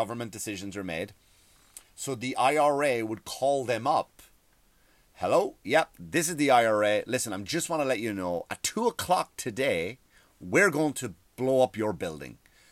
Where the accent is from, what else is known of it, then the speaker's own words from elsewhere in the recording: Ireland; I grew up in Ireland.